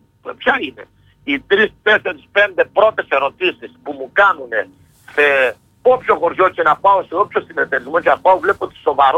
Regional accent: Crete, Greece; είμαι απογοητευμένος και από την Κρήτη μας

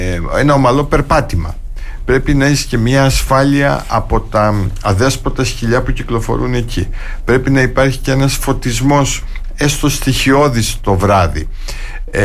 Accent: Heraklion, Crete, Greece; επειδή κατάγομαι από το Ηράκλειο, επειδή ήμουν από το Ηράκλειο

